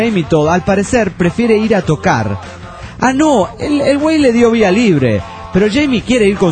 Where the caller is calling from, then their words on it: Jalisco, Mexico; de Tona, en Tonada, esto es en Jalisco, México.